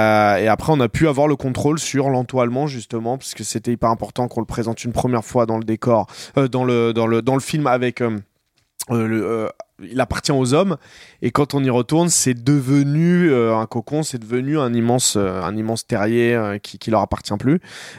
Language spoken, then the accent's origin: French; Noisy, Île-de-France, France; moi, j'ai grandi à Noisy